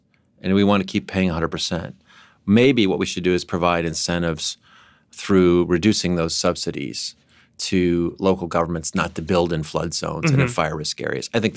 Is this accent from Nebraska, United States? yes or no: no; San Diego, California, United States; I'd love to boast about my hometown more. I think you should. If you've lived in Manhattan, you should visit San Diego. I think it's a fantastic place. I'm really proud of what's coming out of there.